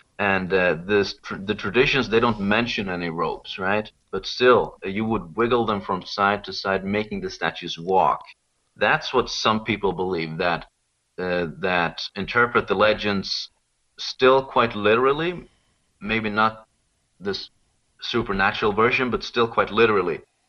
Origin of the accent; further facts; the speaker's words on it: Sweden; English is a second language; where I'm from Sweden